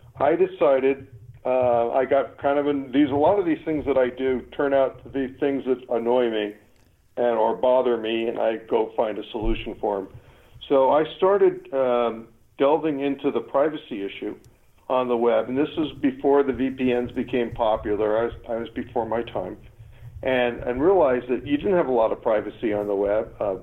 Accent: New York, United States; moved away as an adult; now in California, United States; I've been here for 30-some-odd years. I came actually from New York. I came to California on a tennis scholarship and played at USC.

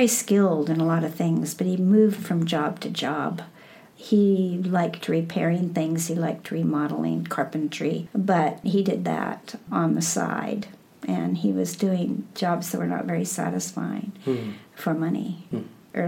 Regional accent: Iowa, United States; born there; Well, I was born in the Midwest, in Iowa, Heartland, it's called, around here.

